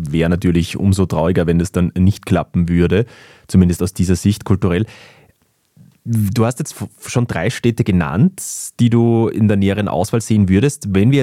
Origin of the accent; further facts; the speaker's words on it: Upper Austria, Austria; Als Oberösterreicher muss ich natürlich trotzdem sagen, dass ich etwas beleidigt bin, dass Linz eigentlich nie genannt wird.